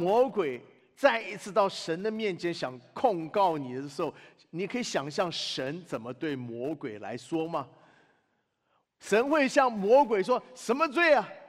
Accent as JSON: {"language": "Chinese", "country": "China", "said": "就好像我们中国人这种祖传秘方的观念一样嘛"}